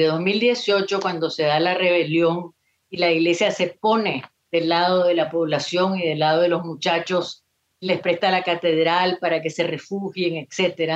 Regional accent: Nicaragua; Dedico el premio a Nicaragua porque, como dije, es la madre de mi inspiración, es el lugar de donde vengo, soy como una planta, digamos, y mi savia es Nicaragua

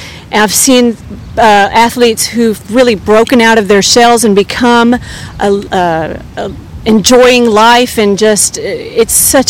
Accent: Houston, Texas, United States; I'm from Houston, Texas.

